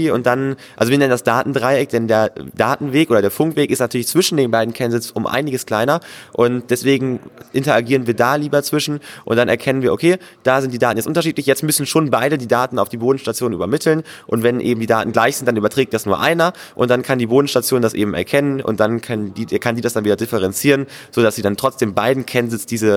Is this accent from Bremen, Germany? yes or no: yes; Bremen, Germany; Wir kommen eben aus Bremen, wir hatten eine sehr weite Anreise